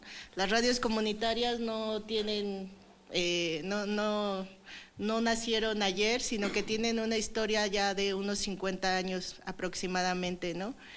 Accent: Oaxaca, Mexico; soy de Oaxaca, soy de la Mixteca Alta.

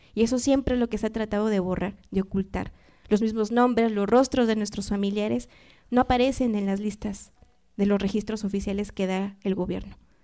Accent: Mexico; debería ser un acto que como pueblo mexicano deberíamos de tener por solidaridad

